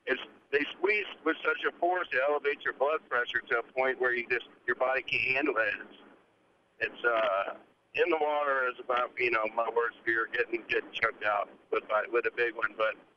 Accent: Florida, United States; But, you know, growing up in Florida here, I've done every job, digging a ditch and swinging a hammer on concrete jobs.

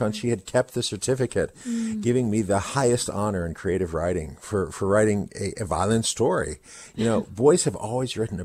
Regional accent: Ohio, United States; this was not my experience growing up in Ohio back in the 70s.

